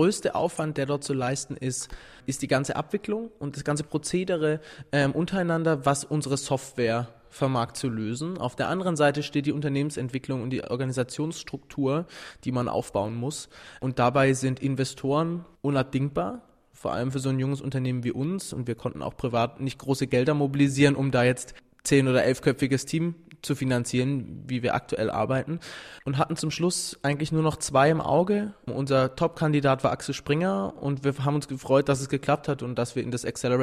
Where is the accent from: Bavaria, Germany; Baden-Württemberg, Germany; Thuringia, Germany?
Baden-Württemberg, Germany; Pforzheim; Wir kommen aus Pforzheim ursprünglich und hatten beide die Idee, was Eigenes zu machen.